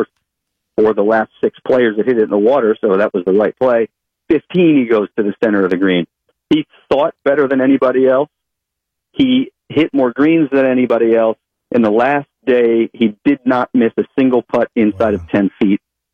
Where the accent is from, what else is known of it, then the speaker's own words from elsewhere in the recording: Atlanta, Georgia, United States; I used to come to the Masters as a kid growing up in Atlanta with my dad.